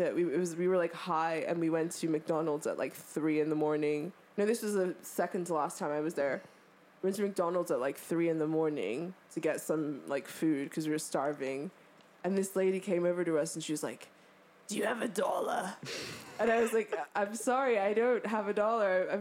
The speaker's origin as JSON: {"language": "English", "country": "United Kingdom", "said": "And me and Jake were like, oh my God, oh my God. We were like being so British."}